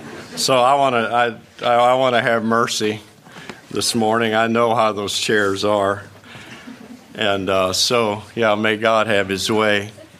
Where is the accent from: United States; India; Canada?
United States; Colorado; from Colorado.